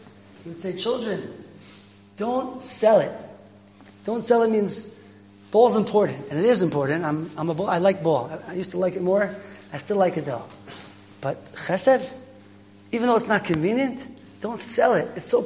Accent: Fair Lawn, New Jersey, United States; I grew up in Fairlawn, New Jersey.

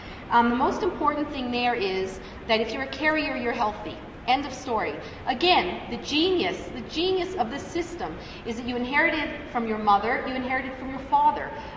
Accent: Toronto, Ontario, Canada; I'm from Toronto, but Montreal has very, you know, lovely

